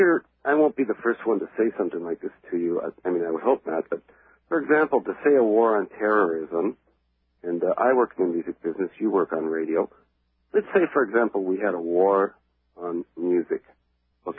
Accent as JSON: {"language": "English", "country": "United States", "said": "You know, I really have a hard time, even though I'm an American, I really have a hard time trying to understand what's going on over there."}